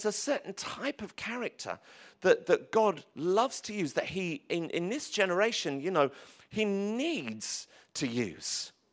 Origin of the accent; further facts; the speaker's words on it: London, United Kingdom; Growing up in London, I'd suffered a lot of rejection